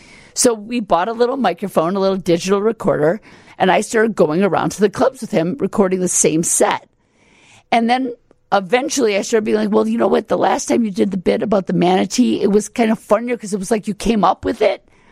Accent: Midwest, United States; We're both from the Midwest. We both grew up on Lake Michigan, different sides of Lake Michigan. We both are from these huge Catholic families.

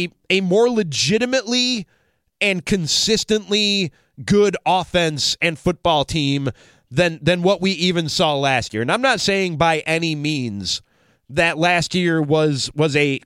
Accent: Chicago, Illinois, United States; Born and raised in Chicago, Bears fan through and through

